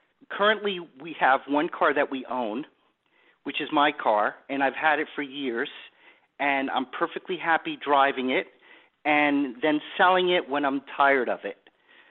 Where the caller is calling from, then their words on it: Boca Raton, Florida, United States; I'm calling from Boca Raton, Florida.